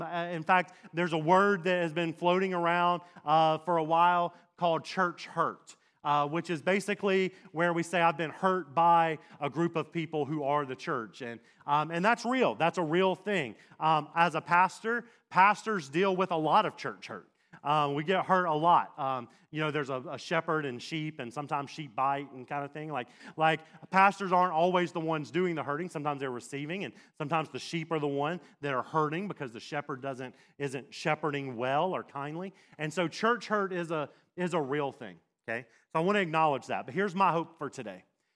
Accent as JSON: {"language": "English", "region": "Mississippi", "country": "United States", "tie": "born or raised there", "said": "Now, I grew up in Mississippi, and the only time I heard the word saint was on a Sunday morning when we were watching the New Orleans Saints play football."}